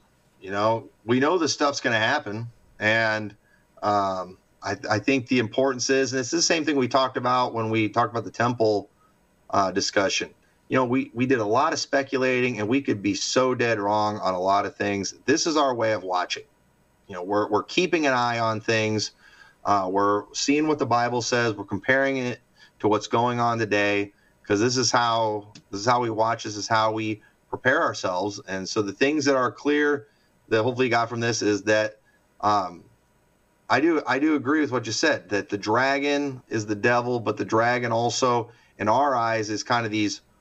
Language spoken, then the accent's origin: English; United States; But as an American, I would prefer to see our own country rise up against the government and overthrow those leaders.